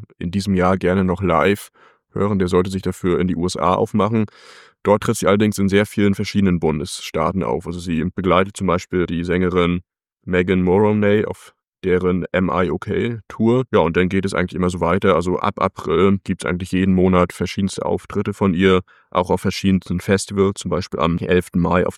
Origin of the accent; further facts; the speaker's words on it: Mecklenburg-Vorpommern, Germany; ich komme ja auch aus Mecklenburg-Vorpommern.